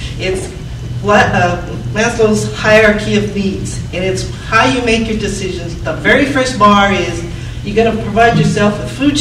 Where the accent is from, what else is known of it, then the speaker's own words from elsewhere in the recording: California, United States; I come from California, where they have that down to a T